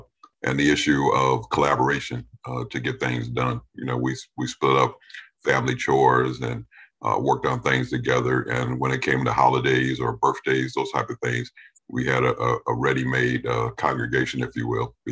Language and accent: English; Rochester, New York, United States; Yes, I was born in Rochester, New York, I'm one of eight children, so I have seven siblings. My formative years were all growing up in Rochester, New York.